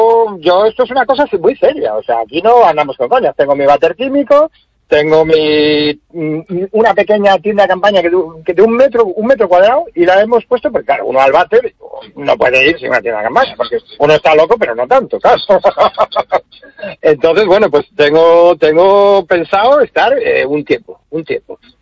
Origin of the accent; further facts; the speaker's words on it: A Coruña, Galicia, Spain; Que somos gente de Coruña, un poco de toda la vida, con toda la humildad.